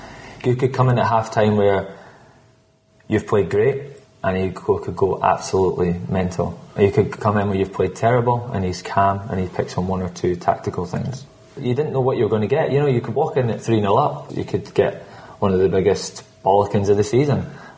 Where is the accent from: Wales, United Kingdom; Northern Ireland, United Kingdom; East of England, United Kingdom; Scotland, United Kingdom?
Scotland, United Kingdom; I'm not just saying that because I'm Scottish.